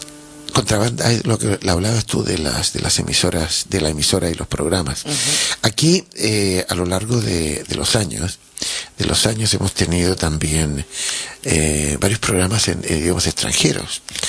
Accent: Santiago, Santiago Metropolitan, Chile; also born or lived in Valparaíso; yo nací en Valparaíso, entonces que a pesar de que he vivido toda mi vida en Santiago

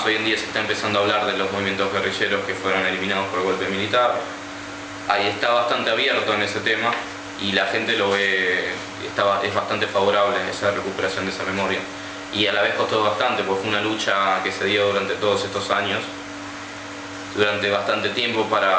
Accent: Asturias, Spain; now in Argentina; cuando yo llegué acá de Asturias

